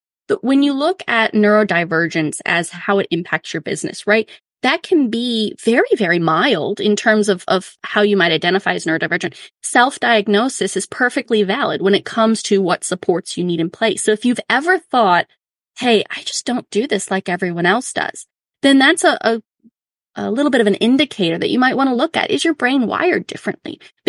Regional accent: Louisiana, United States; So I grew up in Louisiana where there's hurricanes. And so all the houses are built on stilts.

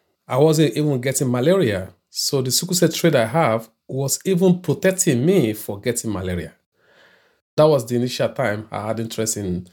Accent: Lagos, Nigeria; born there; I was born in Lagos, Nigeria

